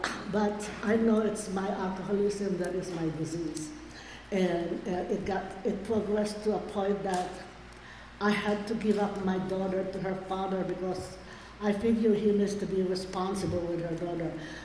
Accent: Philippines; I came from the Philippines

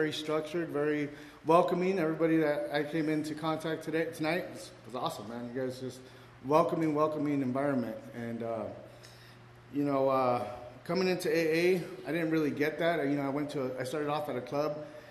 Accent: Redlands, California, United States; Alcoholic, I'm from Redlands

